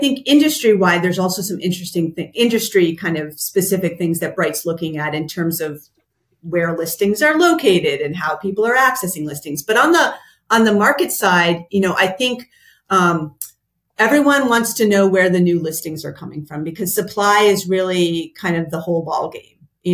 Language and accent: English; Vermont, United States; I'm from Vermont originally. Vermont would pay you $10,000 to come move to Vermont because they weren't getting anyone to move to Vermont.